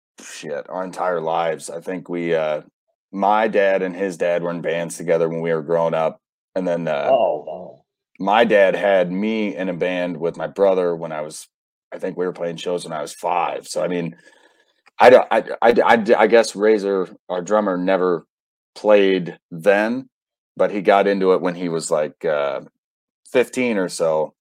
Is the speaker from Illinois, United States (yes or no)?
yes; Auburn, Illinois, United States; I am from Auburn, and we are from Northern Illinois.